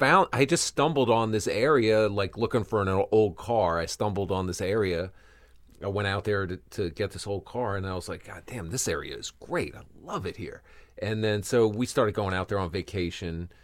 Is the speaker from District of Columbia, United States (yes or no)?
yes; Washington, District of Columbia, United States; Originally D.C.